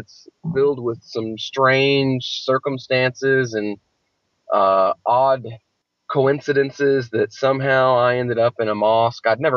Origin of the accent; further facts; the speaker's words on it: Appalachia, United States; I grew up in Appalachia.